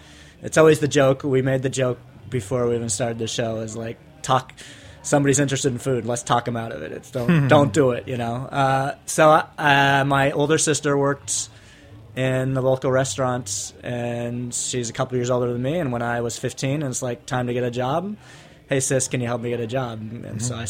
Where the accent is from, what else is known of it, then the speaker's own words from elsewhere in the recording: Colorado, United States; Colorado, yeah.